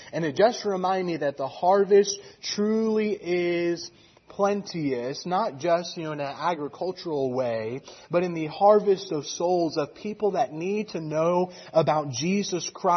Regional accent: California, United States; where I grew up in California, I grew up in the Central Valley.

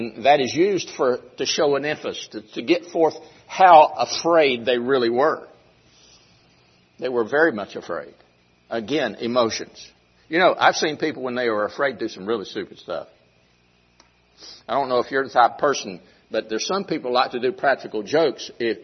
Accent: the South, United States; Now, I was raised in the South, and people in the South, and this is the South

